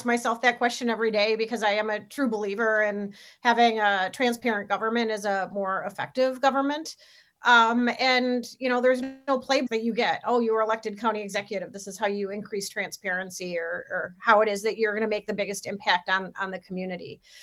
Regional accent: Madison, Wisconsin, United States; And as a little girl growing up in Madison

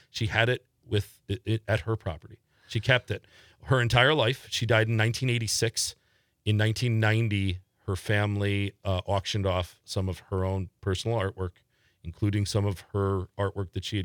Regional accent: New York, United States; is not far from my hometown, and a place where I go every year.

